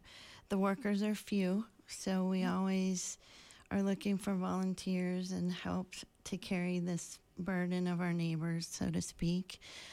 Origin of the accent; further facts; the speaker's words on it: Pennsylvania, United States; I came from Pennsylvania, and we did not have anything like this there.